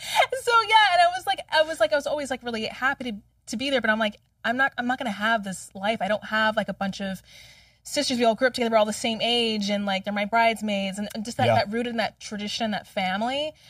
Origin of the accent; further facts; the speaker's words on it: Canada; because I'm Canadian. We're Canadian.